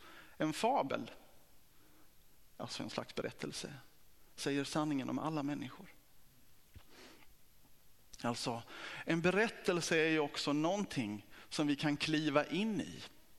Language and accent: Swedish; Broby, Skåne, Sweden; also born or lived in Kristianstad; och kommer från Kristianstad. Fast jag är uppvuxen i Broby och det var ju på 80-talet.